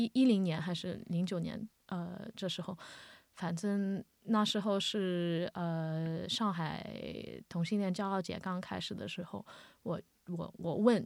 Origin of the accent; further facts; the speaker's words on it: Melbourne, Victoria, Australia; also born or lived in Shanghai, China; 我是在上海出生的，现在在澳洲快30年了，我今年32岁。我家人是我4岁的时候搬到墨尔本来，我在这里长大，这里读书，再到了2016年，过年的时候我回到上海去工作